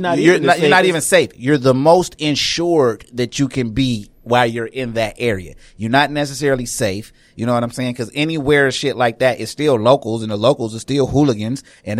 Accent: Michigan, United States; If you love where you from, like I love where I'm from, just stay where you from. This day, I'm from Michigan. Even with that, I don't want to live nowhere else.

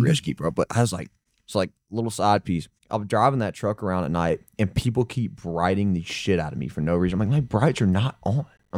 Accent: Baton Rouge, Louisiana, United States; born there; I was born in Baton Rouge, but we live outside of Baton Rouge.

